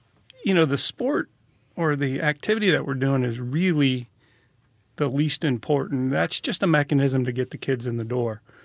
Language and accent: English; Kansas City, Kansas, United States; So I was born and raised in Strawberry Hill, Kansas City, Kansas, but after I graduated from school and was looking for a job, Kansas City, Missouri was hiring, Kansas City, Kansas wasn't. So I ended up in Kansas City, Missouri as a police officer.